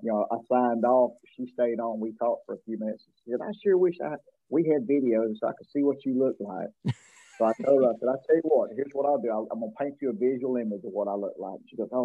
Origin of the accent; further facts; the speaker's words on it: Deep South, United States; I was born and raised in the Deep South. I don't know anything besides that.